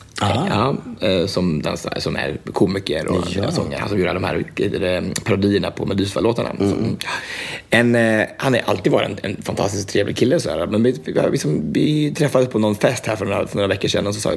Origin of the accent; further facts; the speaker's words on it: Alingsås, Västra Götaland County, Sweden; Så jag måste liksom, jag kommer från Alingsås.